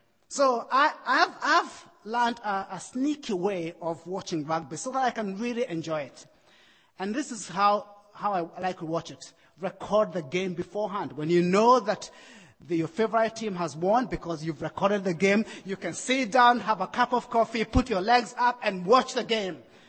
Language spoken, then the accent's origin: English; Kenya; many people often have been disappointed when I tell them that I'm Kenyan, but I can't do marathons. It's a huge disappointment for my country not to be able to run